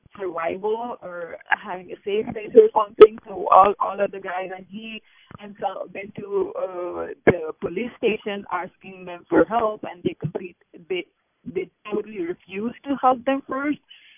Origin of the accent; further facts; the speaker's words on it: Pakistan; But of course, being Pakistani, I don't think that is any more safe place for our Christian refugees